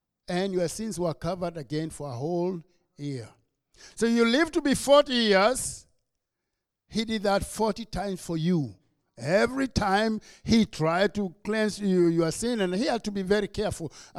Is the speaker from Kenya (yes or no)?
yes; Kenya; accent: Kenyan; now in United States; I'm from Kenya. And of course, like I said, you don't have to be told because as soon as I open my mouth, you realize my accent is Kenyan. And because I was born in Kenya.